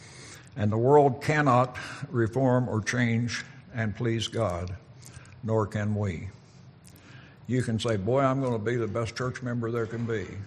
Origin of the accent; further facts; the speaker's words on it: West Virginia, United States; but I'm from West Virginia. And I attended church a lot before I was saved.